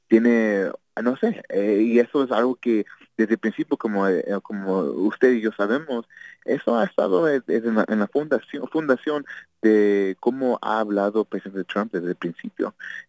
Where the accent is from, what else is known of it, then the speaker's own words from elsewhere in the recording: United States; nosotros como americanos, nosotros como humanos